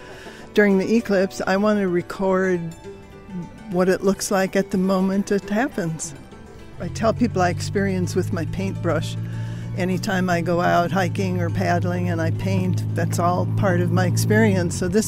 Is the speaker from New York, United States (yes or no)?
yes; Saranac Lake, New York, United States; I'm from Saranac Lake, New York.